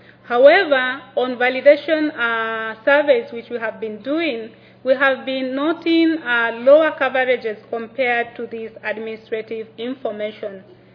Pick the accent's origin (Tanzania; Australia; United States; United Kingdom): Tanzania; from Tanzania, and I work with Helen Keller International